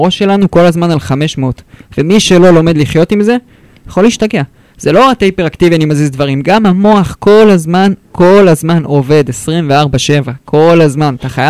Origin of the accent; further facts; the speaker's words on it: Hod HaSharon, Central District, Israel; אז גדלתי ונולדתי בהוד השרון